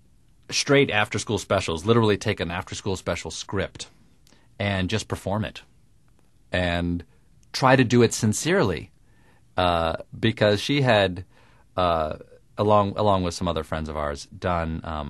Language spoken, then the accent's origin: English; the South, United States; I grew up in the South, but I don't have a Southern accent. Not because I don't like Southern accents. I'm actually sort of sad that I don't have a Southern accent.